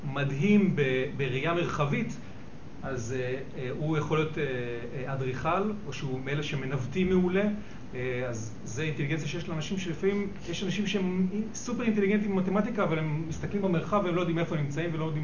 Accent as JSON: {"language": "Hebrew", "town": "Mevaseret Zion", "region": "Jerusalem District", "country": "Israel", "lives_now": "Kfar Saba, Israel", "said": "אנחנו גרים בכפר סבא, אני במקור ממבשרת ציון, ירושלמי."}